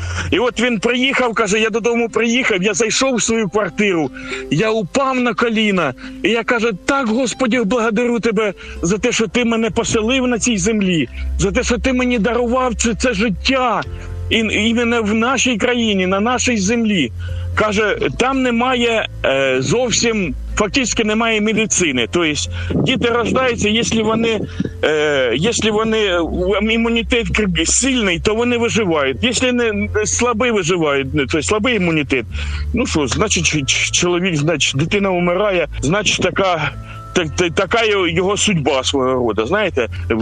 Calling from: Kharkiv, Kharkiv Oblast, Ukraine; я із Харкова вас безпокою.

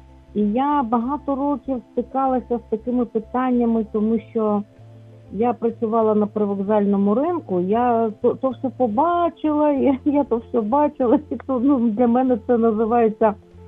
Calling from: Lviv, Lviv Oblast, Ukraine; Я зі Львова дзвоню.

